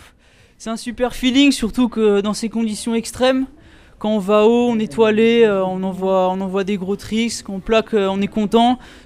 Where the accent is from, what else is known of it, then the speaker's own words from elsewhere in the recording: Pays de la Loire, France; j'ai 16 ans et je viens de Loire-Atlantique.